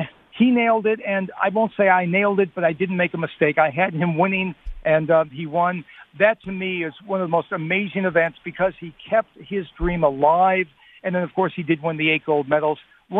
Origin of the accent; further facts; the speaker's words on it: Los Angeles, California, United States; The first one I went to was in my hometown of L.A., so I've been to every Summer Olympics since 84 in Los Angeles